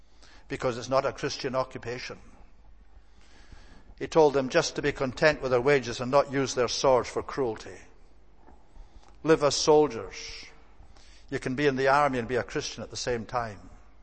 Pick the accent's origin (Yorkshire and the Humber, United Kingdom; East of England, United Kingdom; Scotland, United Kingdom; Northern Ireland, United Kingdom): Scotland, United Kingdom; My native land of Scotland, we all think of St. Columba and all of that kind of thing.